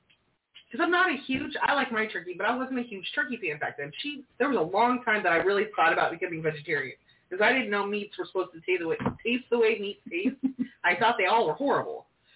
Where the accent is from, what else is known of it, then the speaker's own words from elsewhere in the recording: Oklahoma, United States; I'm from Oklahoma. I cook like an Okie.